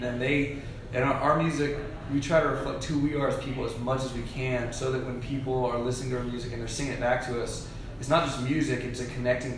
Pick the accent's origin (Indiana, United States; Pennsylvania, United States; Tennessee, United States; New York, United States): Tennessee, United States; Smyrna; Like, I grew up in Smyrna, Tennessee, and I had a truck for like 2 days